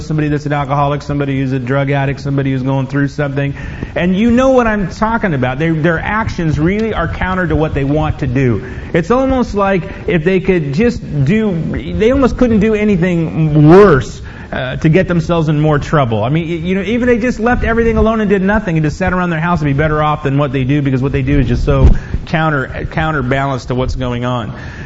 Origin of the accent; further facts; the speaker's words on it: Los Angeles, California, United States; Growing up in Los Angeles, you see things you don't want to see.